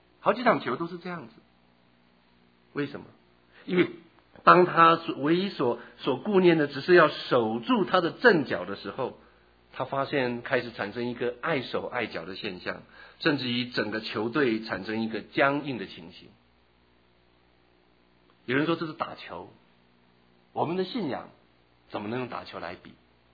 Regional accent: Taiwan; 我们台湾人说厚道哈

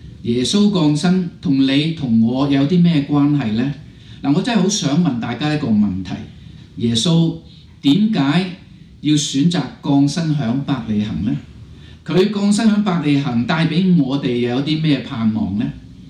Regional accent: Hong Kong; 或者我们香港人有个俗语说苦过弟弟

